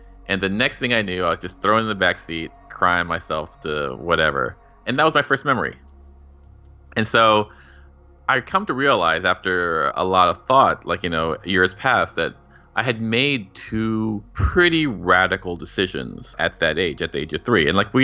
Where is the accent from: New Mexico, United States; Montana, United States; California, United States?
California, United States; Los Angeles; also born or lived in Glendale, United States / Thailand / Rockville, United States / San Francisco, United States; I was born in Glendale. We moved to Thailand for 2 years, where my brother was born. Then we moved to Rockville, Maryland, until basically beginning of middle school, then to San Francisco, and then to Los Angeles again for high school.